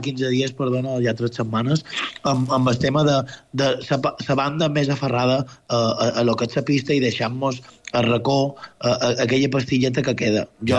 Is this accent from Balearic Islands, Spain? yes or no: yes; Marratxí, Balearic Islands, Spain; pels que som d'Esplanetes, pels que som de Marratxí, allò és nostre